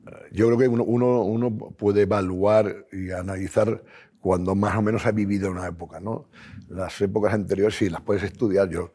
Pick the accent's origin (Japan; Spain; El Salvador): Japan; Yo vengo de Japón y en Japón pasa lo mismo.